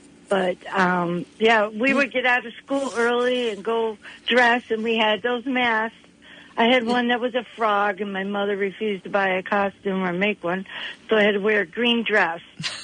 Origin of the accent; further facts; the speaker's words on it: Anoka, Minnesota, United States; I grew up in Anoka, Minnesota, part of my life